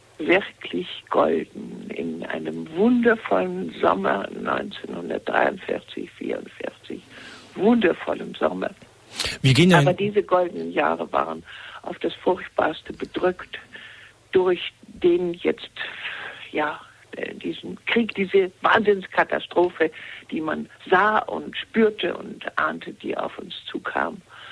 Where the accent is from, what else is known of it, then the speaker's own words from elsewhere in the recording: Schleswig-Holstein, Germany; born there; Ich bin in Schleswig-Holstein geboren